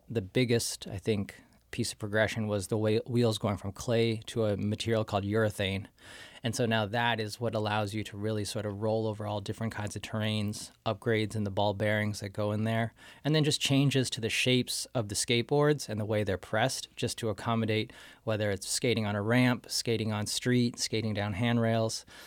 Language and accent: English; San Diego, California, United States; I grew up in San Diego, California, and so skateboarding was all around me.